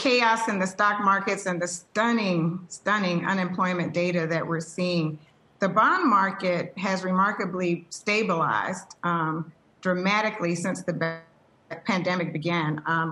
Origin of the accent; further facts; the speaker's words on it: the South, United States; I grew up in the South and saw the systemic racism my parents faced.